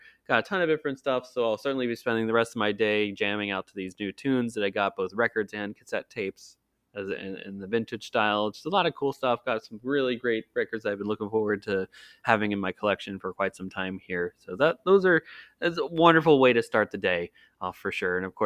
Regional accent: Hershey, Pennsylvania, United States; I am originally from Central Pennsylvania, South Central Pennsylvania, if you will. Originally from the Hershey area

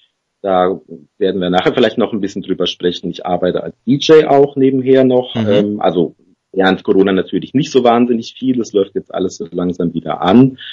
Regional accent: Hesse, Germany; now in Frankfurt, Germany; Ach so, nee, ich komme nicht ursprünglich aus Frankfurt, ich komme aus Nordhessen, da aus dem Hinterland, das heißt wirklich so, das Hinterland, das ist zwischen Marburg und Biedenkopf

